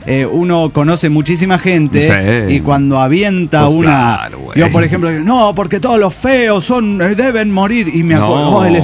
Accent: Morelia, Michoacán, Mexico; de Morelia, Michoacán.

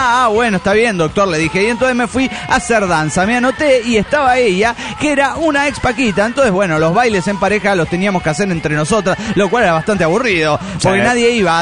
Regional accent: Argentina; Hola, ¿cómo están, amigos? … de Argentina.

